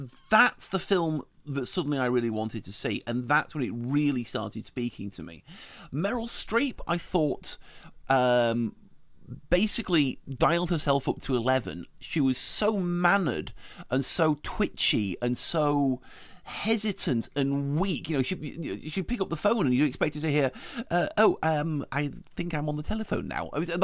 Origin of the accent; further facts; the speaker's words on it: United States; I'm an American, so I'm coming at it from that angle.